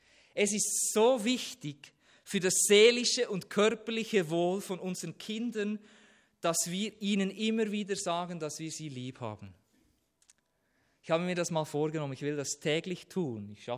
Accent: Switzerland; warum sind wir Schweizer manchmal so sparsam?

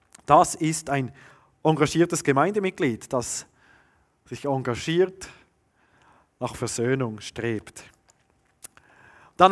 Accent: Switzerland; und das sind wir Schweizer ja eigentlich immer, sind nie ganz bei 10

